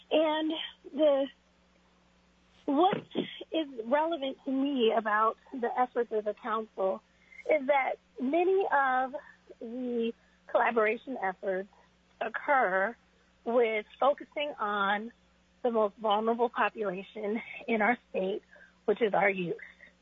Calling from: Eagle River, Alaska, United States; I'm calling in from Eagle River.

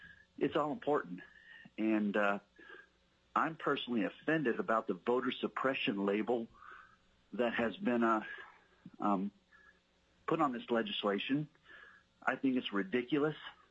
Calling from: Fairbanks, Alaska, United States; I'm calling from District 5 in Fairbanks, Alaska.

